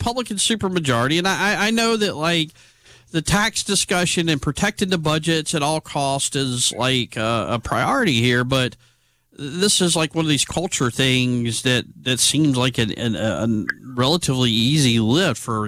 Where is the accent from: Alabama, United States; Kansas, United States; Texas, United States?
Alabama, United States; Fairhope; Dealing with this Fairhope Library situation, the powers that be in my hometown seem to be just sort of stubborn about this.